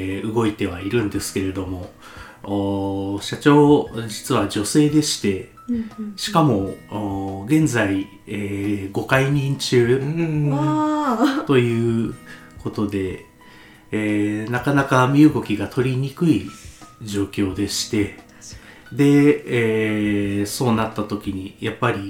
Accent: Hokkaido, Japan; まあ北海道出身でして、北海道の、まあ、某大学を二浪一流して卒業しまして

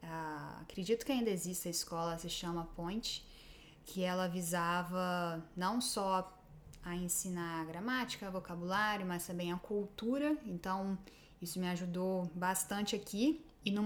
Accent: Vitória, Espírito Santo, Brazil; moved away as an adult; now in Melbourne, Australia; eu sou capixaba, nasci em Vitória, no Espírito Santo. Tenho 29 anos. Em 2016, início de 2016, nós nos mudamos para cá, para Melbourne, na Austrália.

